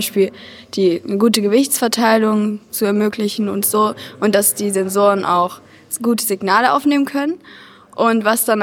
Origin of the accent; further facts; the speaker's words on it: Dresden, Saxony, Germany